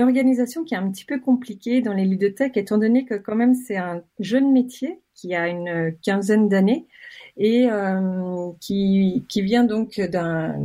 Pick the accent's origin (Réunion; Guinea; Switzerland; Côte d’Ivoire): Switzerland; Geneva; Je suis née à Genève, j'ai grandi ici.